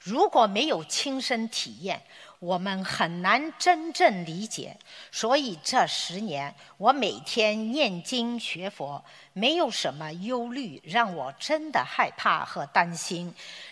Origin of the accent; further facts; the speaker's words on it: Melbourne, Victoria, Australia; 我来自墨尔本